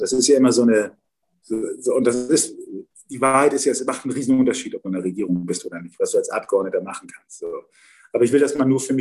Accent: Hamburg, Germany; Ich bin ja Wilhelmsburger. Ich bin ja in Wilhelmsburg aufgewachsen und so.

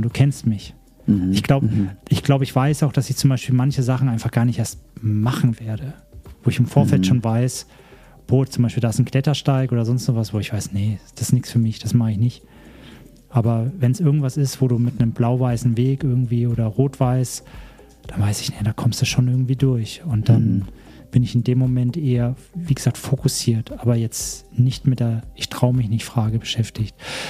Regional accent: Bavaria, Germany; Nee, ich komme aus Franken, ja.

